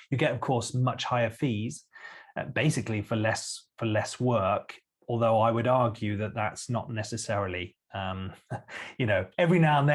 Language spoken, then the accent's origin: English; Didcot, South East England, United Kingdom; now in Norway; You know, really, I'm from Didcot. We don't speak posh English there, but I put it on a little bit